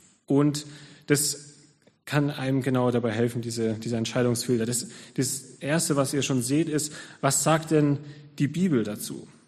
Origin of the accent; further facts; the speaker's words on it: Munich, Bavaria, Germany; moved away; dass ich eben aus München weg bin, aus meiner Heimat weg bin, dass ich auch meine Gemeinde dort verlassen habe.